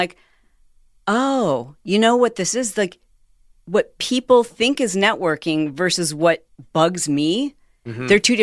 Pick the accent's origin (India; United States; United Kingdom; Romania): United States; Michigan; We're both from Michigan, so I love his sense of humor.